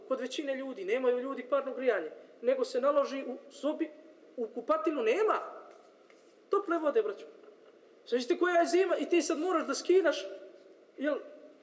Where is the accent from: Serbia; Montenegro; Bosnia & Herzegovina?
Serbia; Sjenica; kod nas u Sjenicu abdest može ponekad da se uzima samo antifrizom.